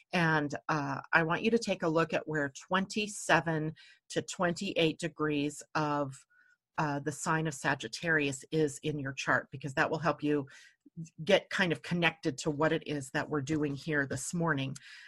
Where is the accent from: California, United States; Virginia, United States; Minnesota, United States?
California, United States; moved away as an adult; now in San Antonio, United States; I was transferred from SoCal, where, you know, the summers were warm, but I lived on the coast, so we always had warm breezes, and I didn't notice growing up as a child that it was hot.